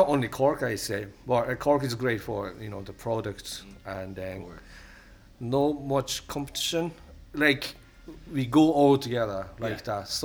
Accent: Fukuoka, Japan; English is a second language; now in Ireland; I always say, like, I'm from south. I'm from Fukuoka. It's the southwest, and I kind of my body wants to stay in the south.

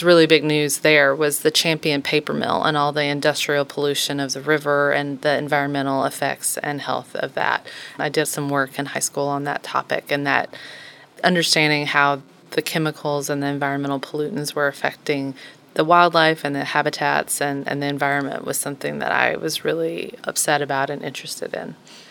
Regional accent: Gakona, Alaska, United States; Originally, I grew up in Gakona, Alaska.

